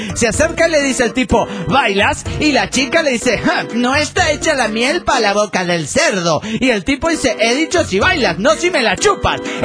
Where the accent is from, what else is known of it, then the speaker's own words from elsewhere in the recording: Granollers, Catalonia, Spain; de Granollers, España.